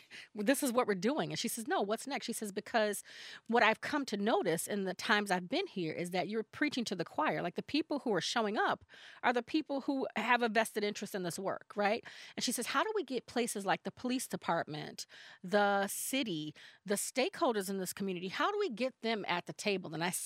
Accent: Chicago, Illinois, United States; now in Oshkosh, United States; And while I am from Chicago, I live in a pretty upper middle class community.

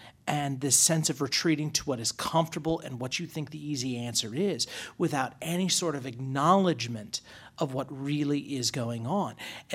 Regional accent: South Dakota, United States; I come from a very conservative household. I come from a very conservative state. I'm originally from South Dakota.

